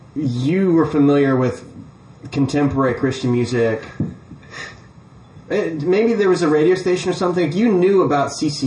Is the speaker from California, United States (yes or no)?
no; Virginia Beach, Virginia, United States; was suddenly on pop radio where I grew up in Virginia Beach